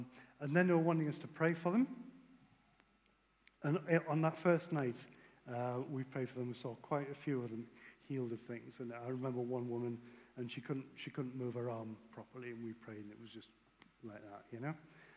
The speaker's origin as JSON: {"language": "English", "town": "Haydon Bridge", "region": "North East England", "country": "United Kingdom", "said": "no, I'm a builder from Hayden Bridge."}